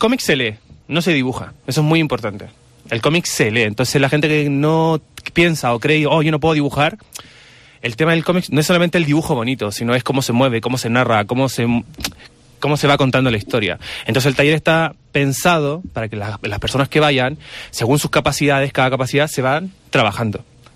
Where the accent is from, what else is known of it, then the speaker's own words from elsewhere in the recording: Chile; now in Jaca, Spain; soy chileno, vivo en Jaca hace una temporada bastante ya interesante.